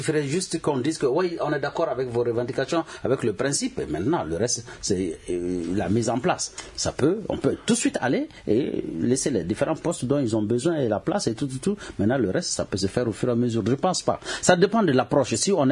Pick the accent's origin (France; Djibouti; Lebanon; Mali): Mali; Gao; À Gao, nous avons, comme je l'ai dit, nous sommes tous des Maliens.